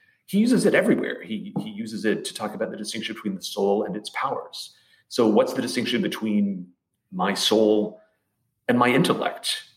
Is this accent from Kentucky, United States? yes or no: no; Memphis, Tennessee, United States; accent: Southern; I am from Memphis, by the way. That's not an affectation. I realize my accent is all off, but I'm entitled to y'all.